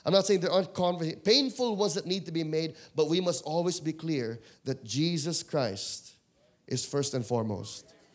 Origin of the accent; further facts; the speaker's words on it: Philippines; I'm from the Philippines, and right now there is great tension in our part of the world.